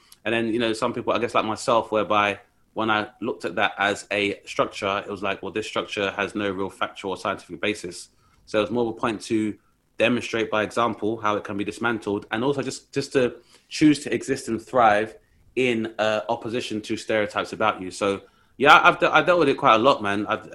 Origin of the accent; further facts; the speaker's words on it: London, United Kingdom; moved away; also born or lived in West Yorkshire; I grew up in London, but when I moved to the north, I was just in West Yorkshire. So I wasn't even like in Scotland. I'm in West Yorkshire where my family live.